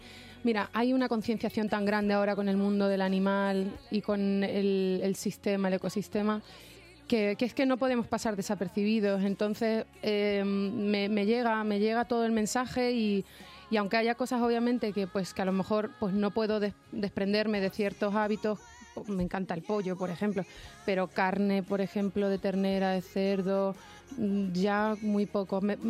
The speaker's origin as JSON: {"language": "Spanish", "region": "Extremadura", "country": "Spain", "said": "Quiero volver a mi tierra, Extremadura, también con mi público."}